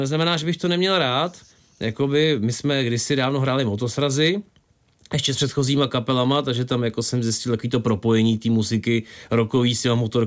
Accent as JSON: {"language": "Czech", "town": "Most", "region": "Ústí nad Labem Region", "country": "Czechia", "said": "Pocházím z Mostu, kde je vlastně autodrom, je to trošku jako ostuda."}